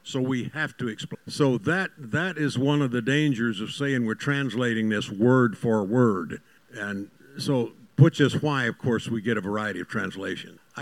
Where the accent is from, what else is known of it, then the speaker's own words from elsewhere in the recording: United States; So I'm an American. I speak one.